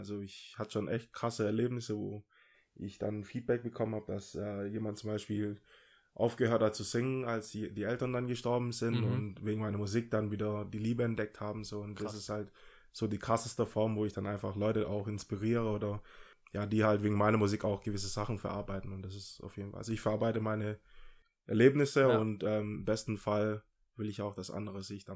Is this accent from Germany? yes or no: no; Ghana; ich bin ja, wie gesagt, in Ghana geboren worden und ich muss auch dazu sagen, dass ich in einer Stadt, also in einer Großstadt aufgewachsen bin, in Ghana.